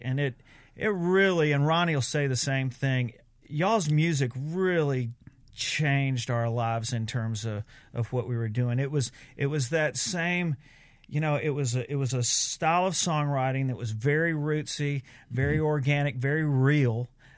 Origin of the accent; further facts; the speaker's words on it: Shreveport, Louisiana, United States; Yeah, I'm from Shreveport